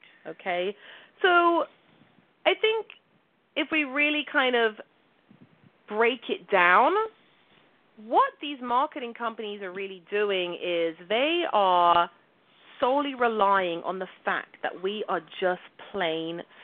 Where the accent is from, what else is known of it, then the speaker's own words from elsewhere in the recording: London, United Kingdom; even living and growing up in London